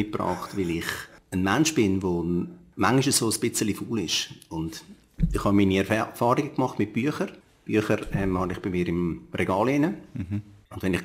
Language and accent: German; Baar, Zug, Switzerland; In Bar aufgewachsen